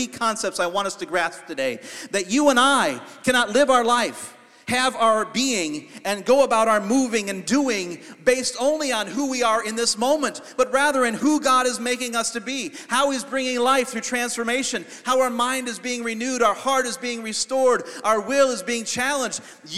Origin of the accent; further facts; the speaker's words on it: Ohio, United States; I'm from Ohio.